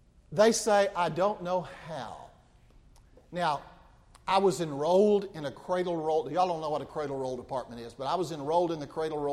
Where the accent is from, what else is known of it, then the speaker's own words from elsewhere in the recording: Midland, Texas, United States; My wife grew up in Lubbock and I grew up in Midland, Texas.